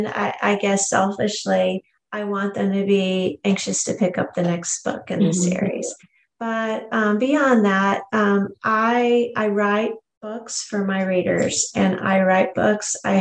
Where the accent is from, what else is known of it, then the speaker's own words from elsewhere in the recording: Houston, Texas, United States; Right. Well, I'm from Houston. So maybe that's it.